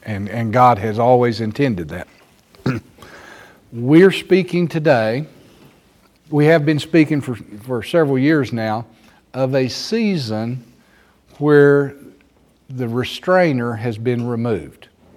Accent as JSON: {"language": "English", "region": "Texas", "country": "United States", "said": "One of our traps for us as Americans, and one of our traps for us as Texan Americans, is our pride in our independence"}